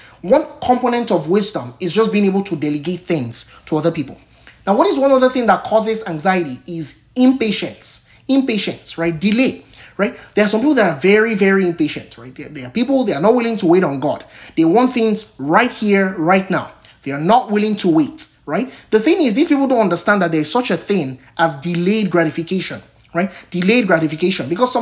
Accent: Nigeria; now in United States; Versus when I was growing up in Nigeria, where like even things like water, we had to pray for.

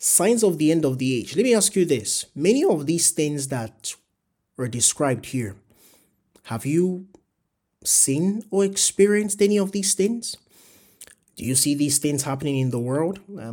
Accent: Nigeria; you know, I come from Nigeria.

